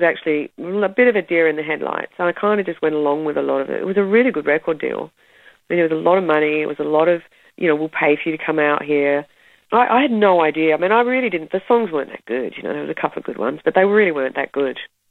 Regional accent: Perth, Western Australia, Australia; that's what I grew up listening to in Perth, going to see bands like

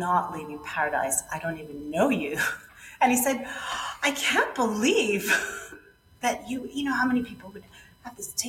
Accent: New York City, New York, United States; first language Spanish; English is a second language; I'm from New York City, but my mother's from Puerto Rico. My father's from Ecuador. So I'm my first language is Spanish.

